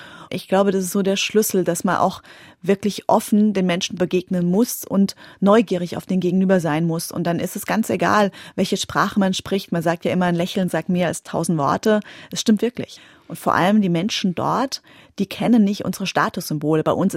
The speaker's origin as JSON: {"language": "German", "town": "Alsenborn", "region": "Rhineland-Palatinate", "country": "Germany", "tie": "born there", "said": "Also ich bin in Alsenborn geboren. Das ist für die Enkenbach-Alsenborner ein Riesenunterschied, aus welchem Dorfteil man kommt."}